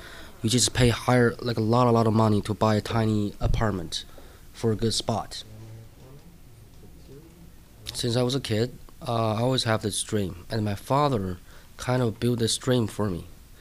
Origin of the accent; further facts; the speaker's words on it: Anshan, Liaoning, China; English is a second language; now in Pittsburgh, United States; I'm from China, northeast province of China. The province name is Liaoning. I was born 1984, 4th of July. My hometown is Iron Steel City, just like Pittsburgh.